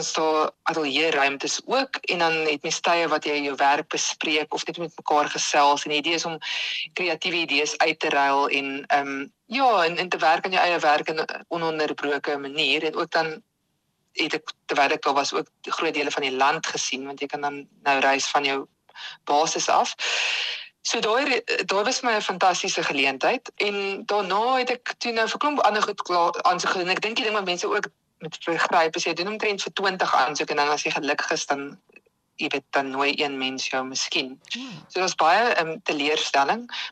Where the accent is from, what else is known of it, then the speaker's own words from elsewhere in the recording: Bellville, Western Cape, South Africa; ek is gebore en getoe in Bellville omgewing. Ek was op skool oorspronklik in D.F. Milan en daarna is ek toe Stellenbosch toe waar ek by die visuele kunste departement gestudeer het daar in die pragtige Stellenbosch.